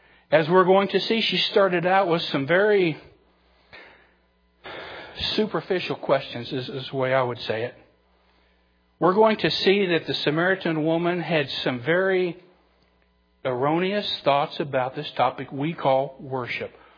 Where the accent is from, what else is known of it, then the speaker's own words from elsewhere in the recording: Canal Zone, Panama; An example of this is when I was in high school in the Canal Zone. Many of you know I grew up in Panama. A lot of my growing up there.